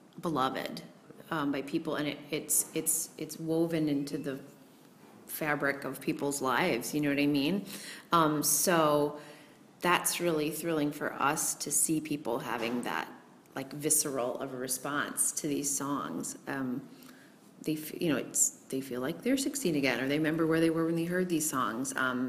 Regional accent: Chicago, Illinois, United States; Yeah, I grew up in Chicago.

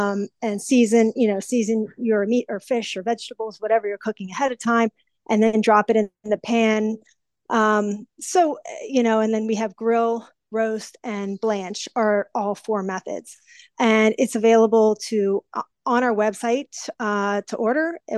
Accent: Silver Spring, Maryland, United States; But I've been in Silver Spring, Maryland my whole life, born and raised.

